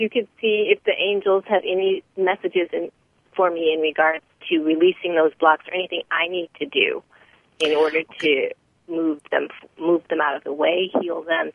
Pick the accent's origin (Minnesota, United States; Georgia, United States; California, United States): California, United States; Oh, I'm from California.